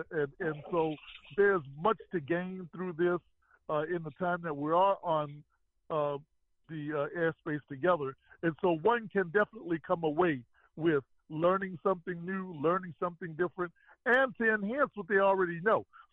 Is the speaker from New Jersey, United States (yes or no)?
no; New Orleans, Louisiana, United States; moved away; I'm originally from New Orleans. Again, had it not been for Hurricane, I would not be here.